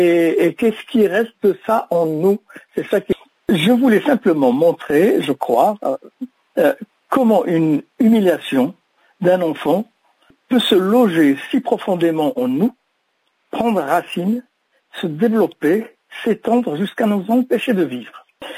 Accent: Tangier, Tanger-Tetouan-Al Hoceima, Morocco; Oui, oui, absolument, parce que je suis originaire de Tanger. Je suis né à Tétouan

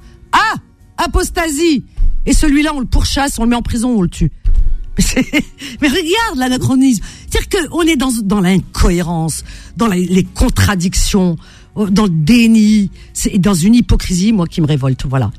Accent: Algeria; moi, je suis musulmane, je suis algérienne

